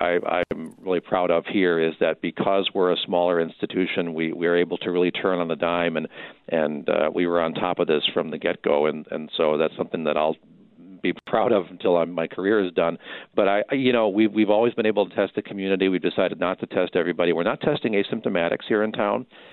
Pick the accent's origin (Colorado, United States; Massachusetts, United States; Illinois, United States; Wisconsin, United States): Wisconsin, United States; Milwaukee; I know I came from the Milwaukee area and I didn't know hospitals came this small but before I moved up here 10 years ago.